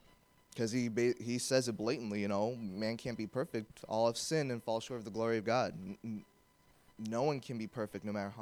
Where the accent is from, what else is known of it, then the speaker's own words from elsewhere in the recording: Hanford, California, United States; Like you said … I come from Hanford, California, all the way in the West Coast. I'm 19 years old.